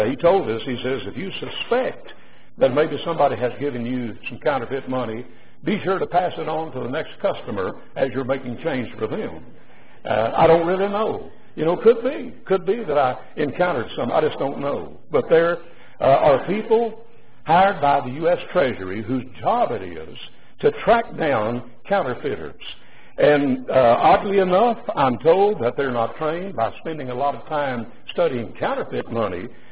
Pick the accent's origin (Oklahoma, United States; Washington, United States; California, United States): Oklahoma, United States; Ada; that was before Walmart came in and took over the grocery business in my hometown of Ada, Oklahoma.